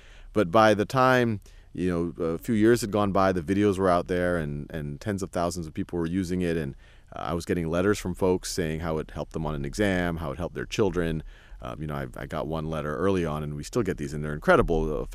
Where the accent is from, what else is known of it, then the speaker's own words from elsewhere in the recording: New Orleans, Louisiana, United States; now in Boston, United States; I was living in Boston at the time, and I grew up in New Orleans